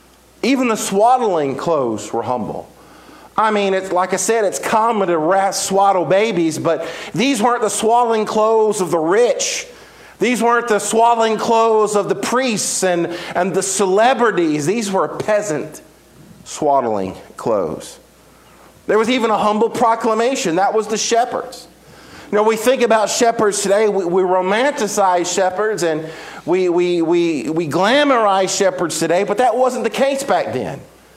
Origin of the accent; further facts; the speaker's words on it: Progress, Mississippi, United States; also born or lived in McComb, Mississippi; But even smaller than that, I grew up in a little bitty town that you probably never heard of called Progress, Mississippi.